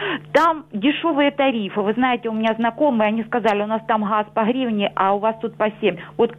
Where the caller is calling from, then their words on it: Luhansk Oblast, Ukraine; Добрый день, с Луганщины.